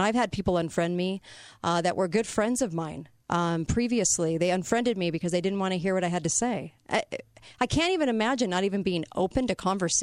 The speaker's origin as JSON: {"language": "English", "region": "California", "country": "United States", "said": "I came from California and had a lot of leftist progressive friends."}